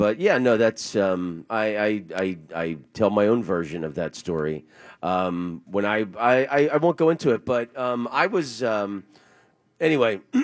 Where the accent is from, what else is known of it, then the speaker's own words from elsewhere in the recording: Oviedo, Florida, United States; You know, my mom and I walked around Lake Eola the other day, and I'm from Oviedo.